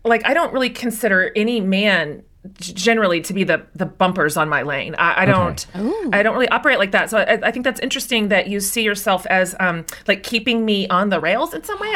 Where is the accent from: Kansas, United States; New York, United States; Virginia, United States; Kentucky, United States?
Kansas, United States; Well, I grew up in Kansas.